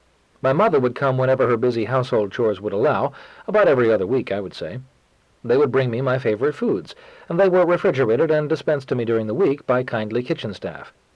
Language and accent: English; New York City, New York, United States; born there; I was born congenitally blind on the Lower East Side of Manhattan in New York City, and I want you to know that my parents raised me in a very close and loving family.